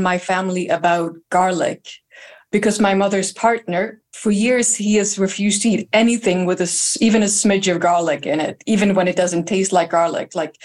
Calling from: Lund, Skåne, Sweden; I'm calling from Lund in Sweden.

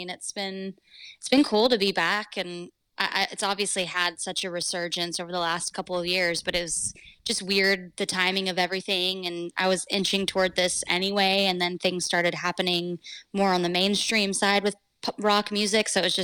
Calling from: Nashville, Tennessee, United States; I'm calling you from Nashville, Tennessee.

